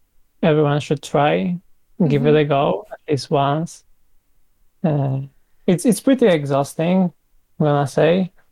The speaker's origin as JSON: {"language": "English", "country": "Poland", "said": "So I'm 22 years old. I'm from Poland."}